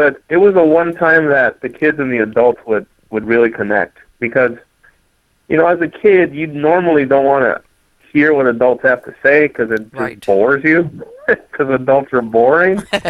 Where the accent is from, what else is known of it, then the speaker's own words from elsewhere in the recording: Los Angeles, California, United States; first language Spanish; English is a second language; I grew up in a house where we didn't speak English until I was 5 years old when I started going to school. Right. And if you know anything about East L.A., there's a, I mean, everyone speaks Spanish